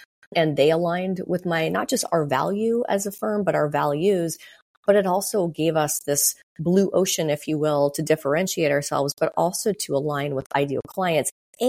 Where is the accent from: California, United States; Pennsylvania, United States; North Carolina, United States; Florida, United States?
California, United States; now in Atlanta, United States; I'm from California. I'm in Atlanta now.